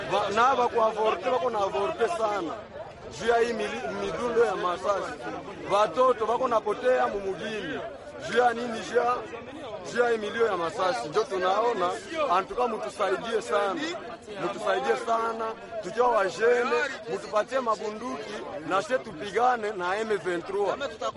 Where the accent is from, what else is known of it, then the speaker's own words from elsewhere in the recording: DR Congo; Bo, siye, tukiwa wakaishi, tukiwa wakongomani.